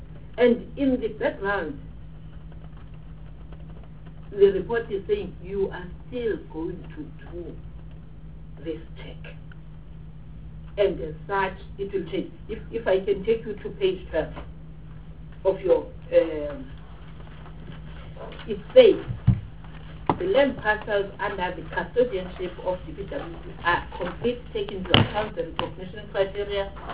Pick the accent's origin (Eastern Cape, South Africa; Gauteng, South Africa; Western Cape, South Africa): Eastern Cape, South Africa; For example, I'm coming from Eastern Cape.